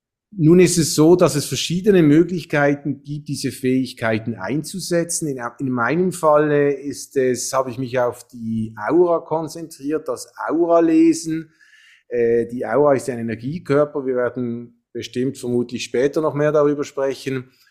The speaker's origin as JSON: {"language": "German", "country": "Switzerland", "tie": "born or raised there", "also_born_or_lived": "France", "moved": "as an adult", "said": "also ich bin gebürtig in Frankreich geboren, aber von Schweizer Eltern und zum größten Teil auch in der Schweiz aufgewachsen. Und dann mit 20, als ich aus der Schweiz wegging"}